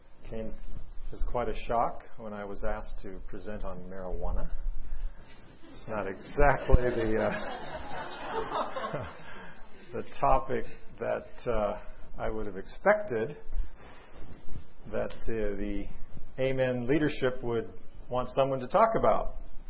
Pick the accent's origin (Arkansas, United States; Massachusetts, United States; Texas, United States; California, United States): California, United States; Paradise; from Paradise, California.